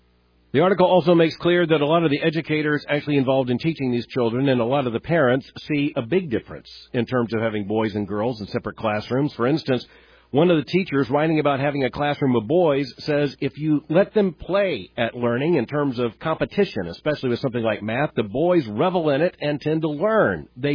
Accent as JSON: {"language": "English", "town": "Pompano Beach", "region": "Florida", "country": "United States", "tie": "born or raised there", "said": "goes to my hometown of Pompano Beach, Florida, that's where I went to high school"}